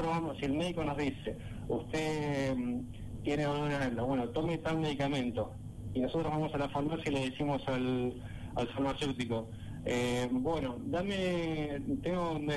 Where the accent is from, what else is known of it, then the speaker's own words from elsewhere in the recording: Argentina; somos argentinos y bueno, mucha gente por ahí tenemos la costumbre de ser muy muy expresivos